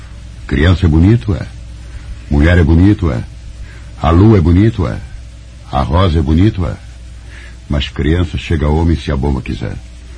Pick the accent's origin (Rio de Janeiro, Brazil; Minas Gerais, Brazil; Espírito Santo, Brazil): Rio de Janeiro, Brazil; born there; Mas o Rio de Janeiro, o Rio que eu conheci, era a cidade em que o povo era